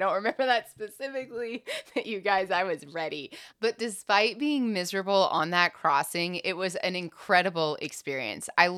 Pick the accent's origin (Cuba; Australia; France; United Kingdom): France; now in United States; I did grow up in an international family and was exposed to a lot of different things. I was born in France. My brothers and I were all born and raised there, at least until the 90s when we moved to South Texas and now call that home. I am Belgian American.